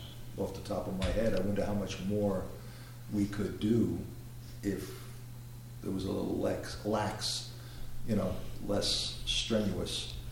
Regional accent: New York City, New York, United States; Well, I grew up in Brooklyn, the only hunt there was not the guy you're talking about.

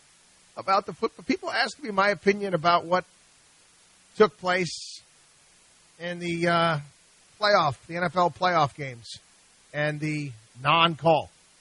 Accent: Albany, New York, United States; And I grew up in Albany, New York, about 2 hours outside of Boston, 2 hours outside of New York.

